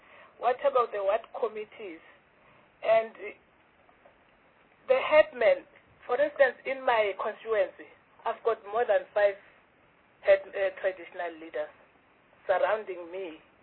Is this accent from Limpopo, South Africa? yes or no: no; Mpumalanga, South Africa; I'm from Mpumalanga, actually.